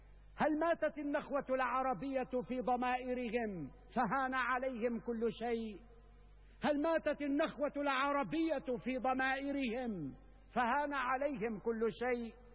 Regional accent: Syria; واجب علينا اليوم كسوريين جميعا

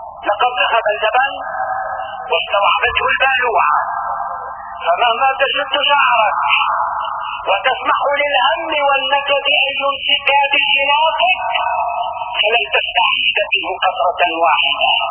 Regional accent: Syria; ونحن اليوم كسوريين نستقبل عامنا الجديد

